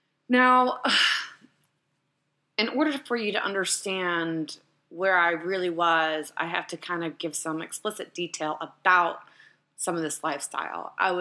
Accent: Lynchburg, Virginia, United States; I am living in Richmond, Virginia, not far from my hometown, Lynchburg, Virginia

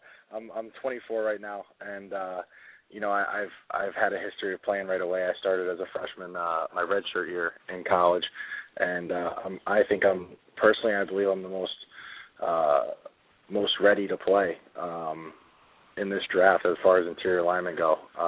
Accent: Connecticut, United States; I'm from Connecticut, but my grandmother lives in New Jersey

